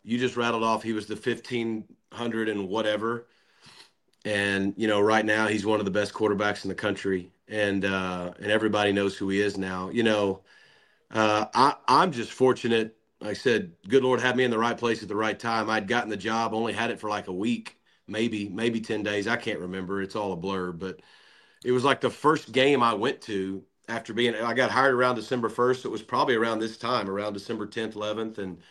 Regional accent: Arkansas, United States; now in Dallas, United States; I mean, I'm from Arkansas, 5-6 hours away. So Dallas is a good fit for us.

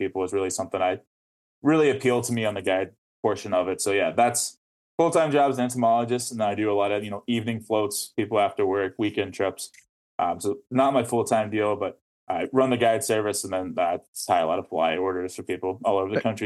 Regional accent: Tennessee, United States; now in Minneapolis, United States; Growing up in Tennessee, I did some guiding, you know, here or there when I was an undergrad.

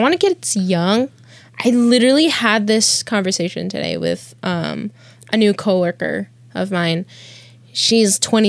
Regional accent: Philippines; I'm Filipino. I don't sunburn.

